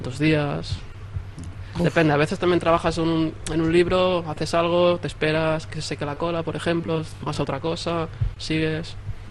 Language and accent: Spanish; Barcelona, Catalonia, Spain; De Barcelona.